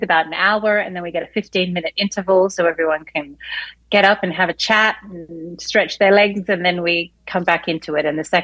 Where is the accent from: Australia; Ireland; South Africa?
Australia; also born or lived in New Zealand / London; now in Los Angeles, United States; I grew up in Australia and studied there, but I've also worked in New Zealand. I lived in London for a little while. And then I moved to the US and to LA in particular about 12 years ago. And this is my home now